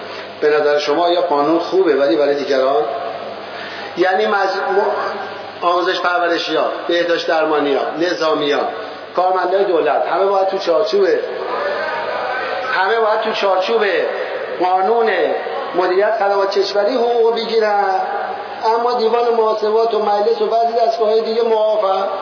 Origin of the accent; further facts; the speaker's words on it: Iran; والا ما ایرانی هستیم، والا بلا ما ایرانی هستیم.